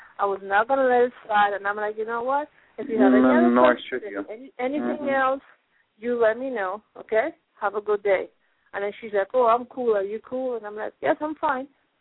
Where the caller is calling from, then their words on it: Pennsylvania, United States; I'm calling from Pennsylvania.